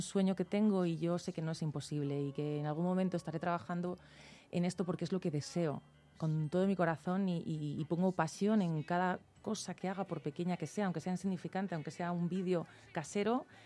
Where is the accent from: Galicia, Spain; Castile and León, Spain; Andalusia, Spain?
Castile and León, Spain; Valladolid; born there; Yo nací en Valladolid, pues tendría 8 años cuando pasé por primera vez por la Plaza de España de Madrid